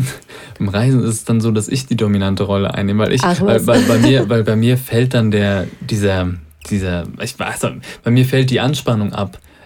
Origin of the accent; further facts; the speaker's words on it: Germany; Wir sind in Deutschland groß geworden, wir sind in einem Sozialstaat groß geworden